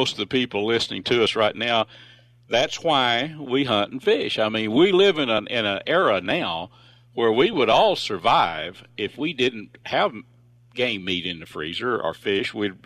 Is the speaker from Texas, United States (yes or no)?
yes; Texas, United States; Okay, we're a Texan.